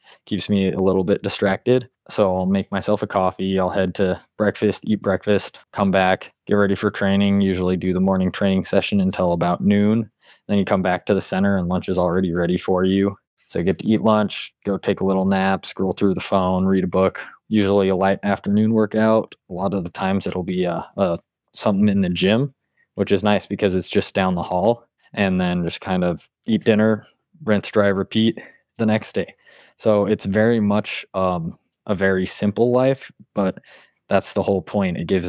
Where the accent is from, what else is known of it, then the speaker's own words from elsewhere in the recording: Salt Lake City, Utah, United States; Yeah, so I grew up in Salt Lake City, Utah.